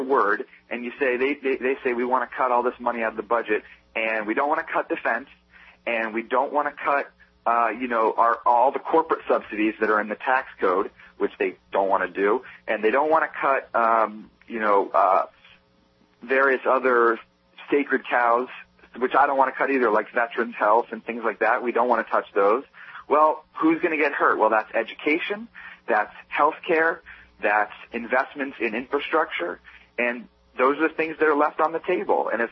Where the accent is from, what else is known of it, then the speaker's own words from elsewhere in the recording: Pennsylvania, United States; And, you know, look, I'm from Pennsylvania, and I know that Pennsylvania could use a little bit of highway funding.